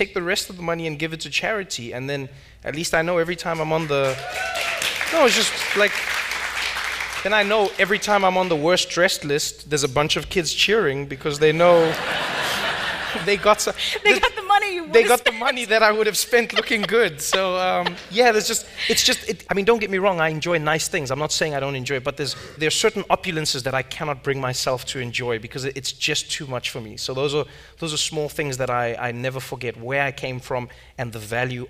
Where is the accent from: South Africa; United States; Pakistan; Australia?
South Africa; As a South African, you get these requests all the time.